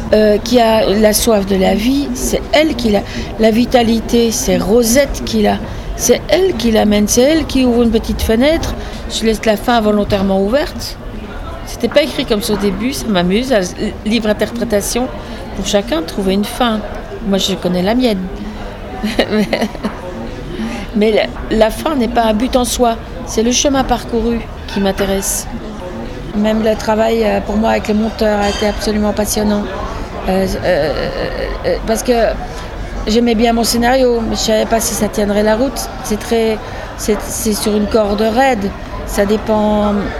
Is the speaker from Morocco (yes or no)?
no; Brussels, Belgium; now in France; Je suis bruxelloise, je suis belge, donc il y a quelque chose de proche, parce que là depuis 20 ans je vis en Normandie